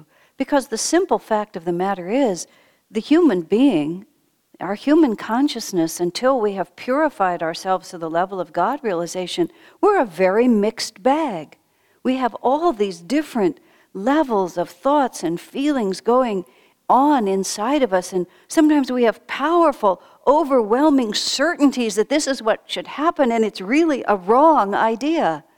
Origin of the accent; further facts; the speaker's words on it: El Paso, Texas, United States; I grew up in El Paso, Texas, and to get anywhere from El Paso required that you drive a long way over these flat, barren desert areas.